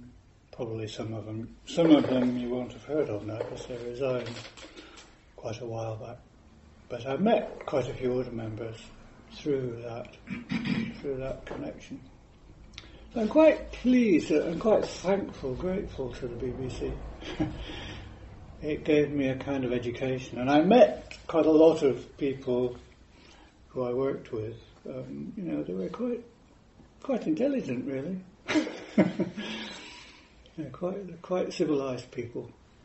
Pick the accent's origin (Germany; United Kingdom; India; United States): United Kingdom; Blackburn, North West England; I come from Lancashire. I was born in Blackburn in 1944. So right at the end of the war, very nearly at the end of the war. So it was a very gloomy kind of place.